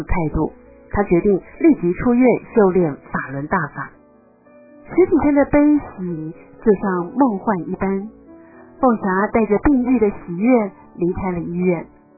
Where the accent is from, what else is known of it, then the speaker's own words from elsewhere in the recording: China; 我们中国人为什么会有这种想法？